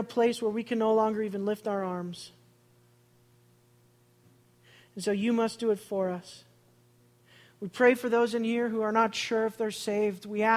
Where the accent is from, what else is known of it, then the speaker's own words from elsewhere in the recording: Chicago, Illinois, United States; I'm from Chicago.